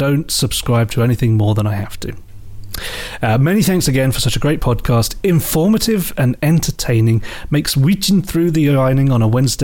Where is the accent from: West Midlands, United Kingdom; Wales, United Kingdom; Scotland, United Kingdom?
Scotland, United Kingdom; accent: Scottish; I just spent the last couple of weeks watching The Crown on Netflix, so my accent is as far from Scottish as you can imagine.